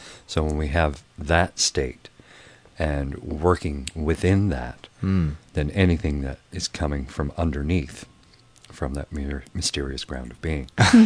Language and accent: English; Newfoundland and Labrador, Canada; when I was home and I was growing up in Newfoundland, this is some of the stuff that we were taught.